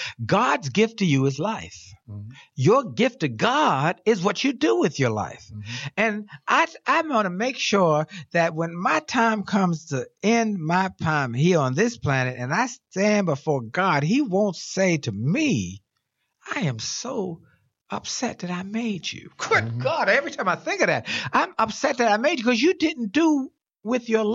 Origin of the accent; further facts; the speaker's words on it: Philadelphia, Pennsylvania, United States; All right, I grew up in West Philly, by the way.